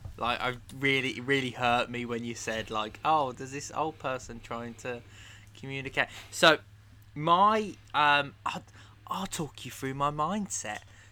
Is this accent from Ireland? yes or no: no; London, United Kingdom; I'm from London.